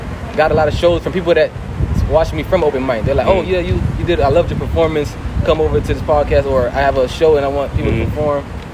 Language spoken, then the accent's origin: English; Little Haiti, Florida, United States; Little Haiti, it was filled with culture, like, filled with, like, Zoes on every corner. I never been to Haiti